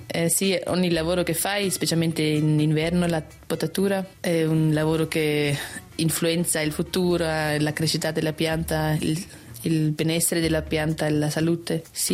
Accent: Lucerne, Switzerland; sono di Lucerna, c'ho ancora 29 anni e l'azienda della mia famiglia e che noi veniamo di qua, di questo villaggio.

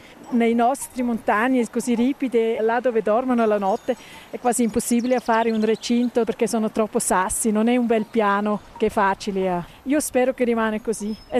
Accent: Bern, Switzerland; Italian is a second language; Originaria sono dall'Oberland Pernese e là tanti parenti sono anche contadini piccoli

